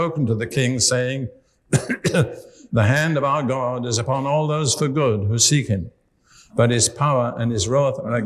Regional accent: Cambridge, East of England, United Kingdom; And here I am from Cambridge, And I've become slightly proud of Cambridge in the light of that.

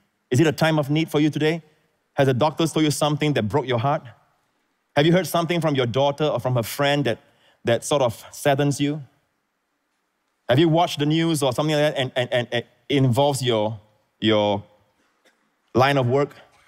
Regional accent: Singapore; also born or lived in Malaysia; Although I was born in Singapore, I'm a Singaporean and all that, I lived for 8 years. My father was working in Malaysia and we stay in the kampong area.

